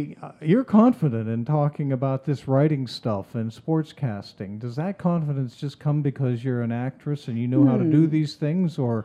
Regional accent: Greenville, Pennsylvania, United States; in Greenville

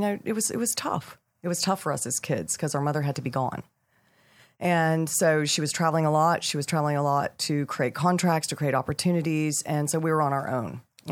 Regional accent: Nashville, Tennessee, United States; It was very weird because we were raised in Nashville.

